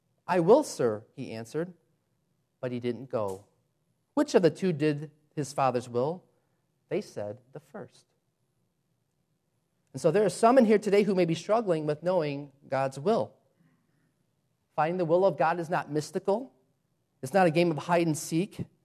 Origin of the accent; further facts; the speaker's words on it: Chicago, Illinois, United States; You know, maybe it's because I've been in the South or something. I have no idea. But I'm from Chicago.